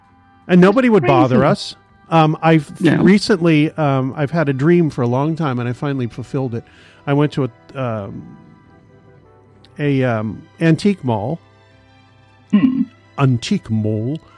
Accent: California, United States; I'm born here. I was born here. I grew up near Disneyland, for Christ's sake.

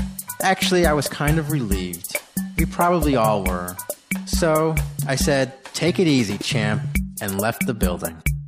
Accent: Blue Island, Illinois, United States; now in Brooklyn, United States; as you know, and I am from Chicago, Illinois. Blue Island, Illinois, to be exact. And I live in the Borough Park section of Brooklyn.

